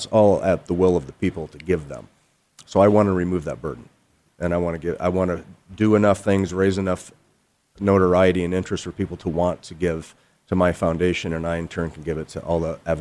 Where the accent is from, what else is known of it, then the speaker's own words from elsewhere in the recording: Michigan, United States; I'm just a guy from Michigan. I'm a nerd.